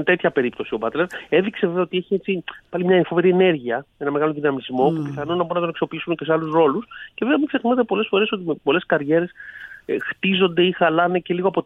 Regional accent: Greece; είναι λογικό ότι εμείς ως Έλληνες προτιμάμε την ταβέρνα, προτιμάμε το ποδόσφαιρο, προτιμάμε άλλα πράγματα.

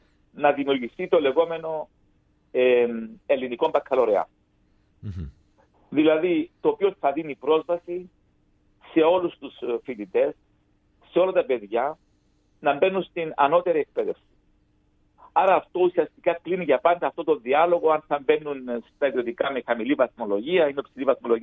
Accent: Lapithos, Kyrenia District, Cyprus; moved away; also born or lived in Volos; Το 1974, όταν φύγαμε από τα σπίτια μας, εγώ είμαι από τη Λάπιθο της Κερίνιας, εγώ βρέθηκα σε ένα σχολείο στο Βόλο. Έμενα σε μια πεδούπολη κοντά στην Αγριά του Βόλου. Και πήγαινα γυμνάσιο στη Νέα Ιωνία.

